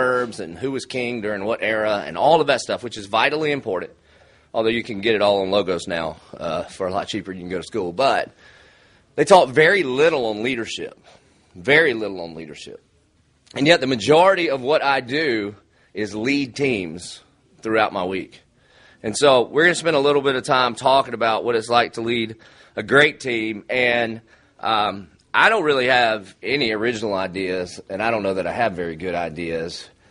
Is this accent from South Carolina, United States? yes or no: yes; Dillon, South Carolina, United States; Now, I'm from Dillon, South Carolina, so I was about in the 10th grade before I realized we were spelling Christian.